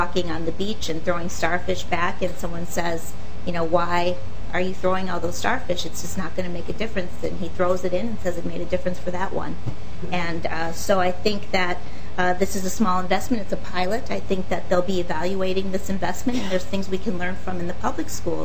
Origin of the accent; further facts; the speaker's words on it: Minneapolis, Minnesota, United States; I grew up in the Glendale Projects in Southeast Minneapolis